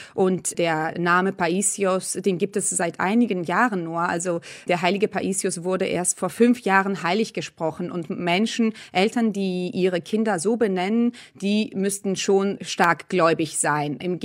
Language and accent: German; Greece; Und man ist natürlich als Grieche auch sehr stolz auf die Antike